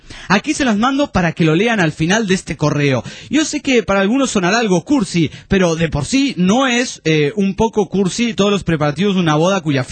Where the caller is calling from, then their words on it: Panama; de Panamá.